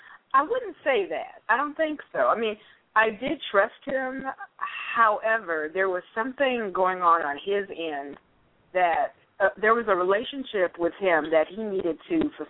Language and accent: English; Los Angeles, California, United States; I came from Los Angeles.